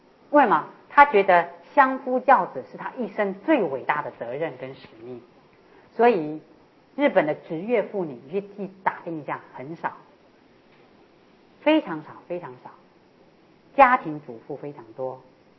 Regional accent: China; 所以身为中国人哦，

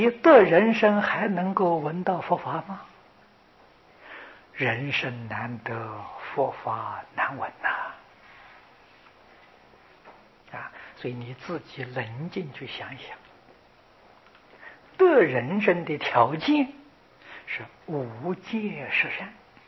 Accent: China; 我们中国人常讲，人死了就做鬼了。

